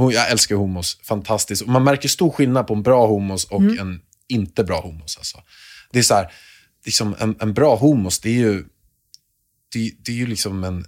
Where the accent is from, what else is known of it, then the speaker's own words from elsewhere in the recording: Chile; now in Sweden; jag är ju chilenare